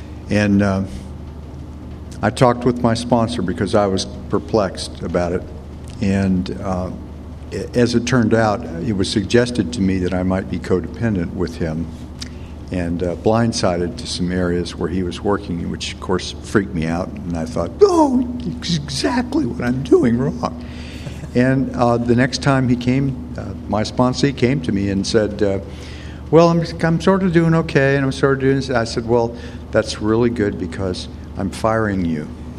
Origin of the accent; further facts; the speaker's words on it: Jacksonville, Florida, United States; from Jacksonville, Florida.